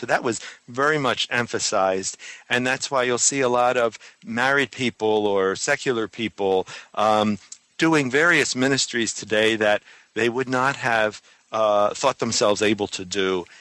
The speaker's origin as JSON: {"language": "English", "town": "Philadelphia", "region": "Pennsylvania", "country": "United States", "tie": "born or raised there", "said": "I grew up in Philadelphia in a wonderful neighborhood, kind of tough. Now it's really a dangerous neighborhood, actually. But lots of people, lots of row homes."}